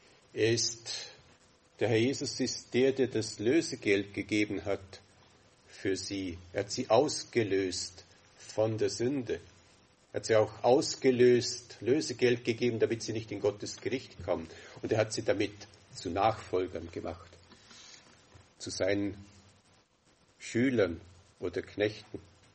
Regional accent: Vorarlberg, Austria; Also ich bin von Kindheit an in Bregenzer Wald aufgewachsen

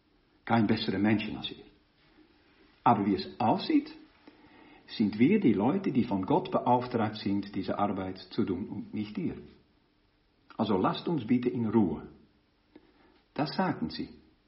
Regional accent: Rotterdam, South Holland, Netherlands; moved away as an adult; ich bin in Rotterdam geboren und habe dort bis 1976 gelebt, als ich für mein Studium nach Kampen zog, für die Theologie. Aber ab und zu bin ich da zurückgekommen. Und vor 4 Wochen bin ich wieder ins alte Hafenviertel zurückgekehrt.

